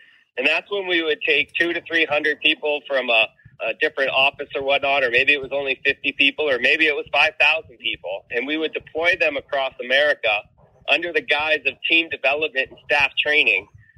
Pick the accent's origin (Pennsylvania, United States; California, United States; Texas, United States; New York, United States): California, United States; San Diego; also born or lived in Boston; I was a school teacher in Boston at Excel Academy, and a friend asked me for a ride. I was from San Diego.